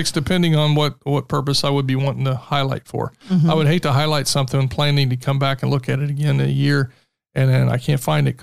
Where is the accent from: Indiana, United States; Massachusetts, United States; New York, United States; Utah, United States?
Indiana, United States; So I'm from Indiana.